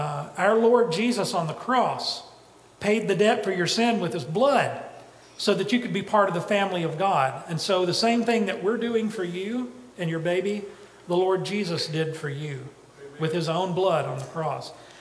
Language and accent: English; the South, United States; now in Egypt; I'm a southerner from the United States, and I'm here in South Egypt to be with y'all here.